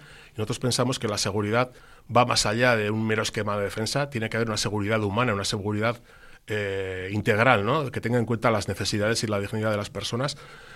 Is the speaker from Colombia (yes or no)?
no; Basque Country, Spain; nosotros estamos ahí en una situación un poco comprometida, ¿no?, como vascos me refiero